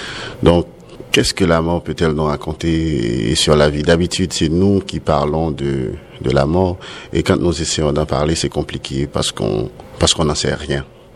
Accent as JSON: {"language": "French", "country": "Haiti", "tie": "born or raised there", "said": "Et moi, je viens d'Haïti, je suis né là-bas, j'ai grandi là-bas, c'est ce que je connais."}